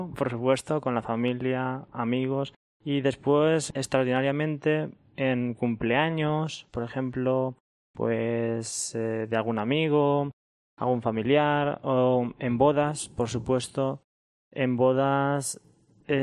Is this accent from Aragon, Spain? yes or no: no; Valencian Community, Spain; Sí, por Valencia más o menos.